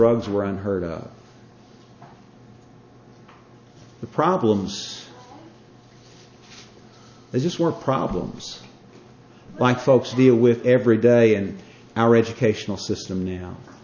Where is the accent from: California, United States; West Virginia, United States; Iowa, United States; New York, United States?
West Virginia, United States; I came from North Central West Virginia, Marion County. My first 8 years of education were spent in a one-room school.